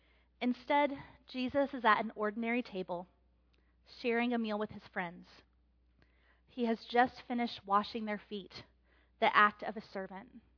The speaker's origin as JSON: {"language": "English", "region": "Texas", "country": "United States", "tie": "born or raised there", "said": "I grew up in West Texas, so for me, glory means football championships."}